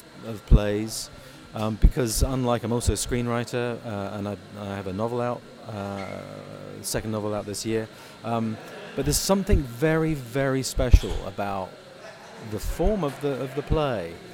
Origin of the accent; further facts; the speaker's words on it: United Kingdom; what it did mean for me as a British writer is suddenly here was a very American subject.